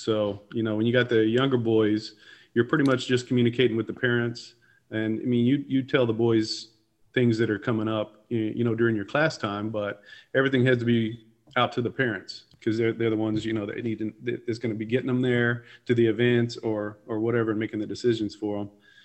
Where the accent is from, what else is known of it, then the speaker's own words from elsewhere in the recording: Texas, United States; My wife and I, we're both from Texas, and we're prior Air Force.